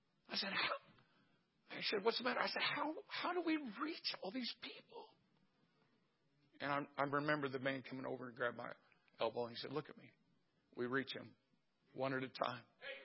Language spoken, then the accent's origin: English; Jasonville, Indiana, United States; I'm from Jasonville, Indiana, folks. 1,900 people. We got one stoplight.